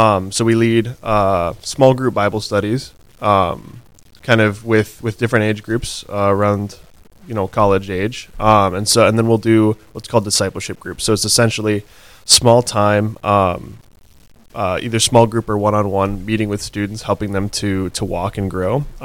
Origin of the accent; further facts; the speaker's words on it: Minneapolis, Minnesota, United States; I grew up in the Twin Cities originally. And then I came to college at NDSU.